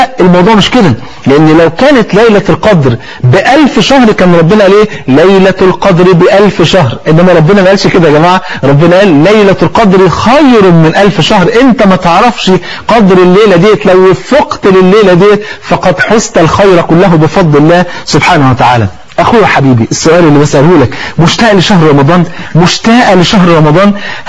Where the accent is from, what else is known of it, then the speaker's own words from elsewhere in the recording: Egypt; وانت عارف عندنا في مصر الفول فردين يعني